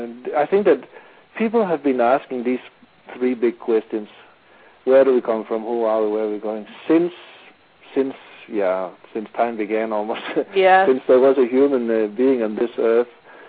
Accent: Mexico; moved away as an adult; The thing is that I came here from Mexico together with my wife and a little daughter, and we really needed a lot of money.

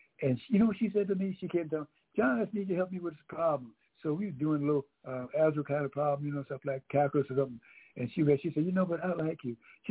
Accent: Georgia, United States; because she was from Florida and, you know, I'm from Georgia

